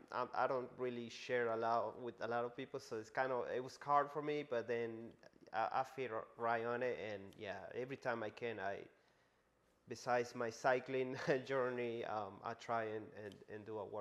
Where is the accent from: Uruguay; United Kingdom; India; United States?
Uruguay; I'm original from Uruguay. Uruguay is way down there, South America, between Argentina and Brazil, just in case you don't know. It's a small little country, only like 3 million people.